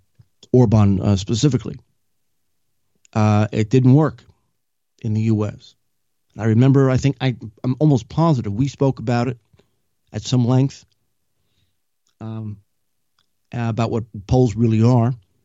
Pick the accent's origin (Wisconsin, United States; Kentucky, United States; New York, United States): New York, United States; I mean, I grew up, you know, because I'm from the New York area with news reports about him